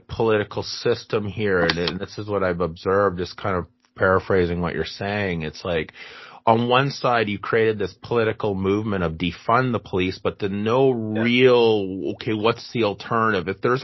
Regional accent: Vancouver, British Columbia, Canada; I grew up in Vancouver. There's always douchey teens.

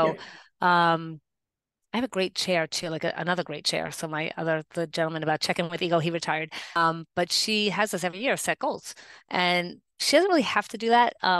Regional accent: New York, United States; You know, I am from New York. I am pretty assertive.

